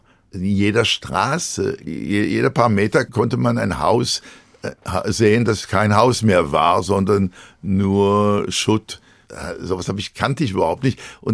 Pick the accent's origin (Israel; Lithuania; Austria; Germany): Israel; moved away; Wir waren in Israel nicht hungrig, aber in meiner Kindheit gab es in Israel genau zwei Sorten gelben Käse.